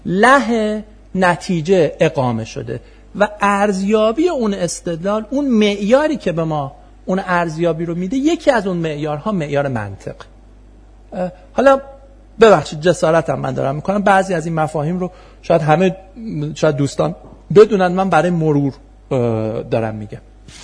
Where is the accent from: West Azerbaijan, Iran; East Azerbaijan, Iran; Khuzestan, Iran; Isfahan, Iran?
Isfahan, Iran; خودم اصفهانی هستم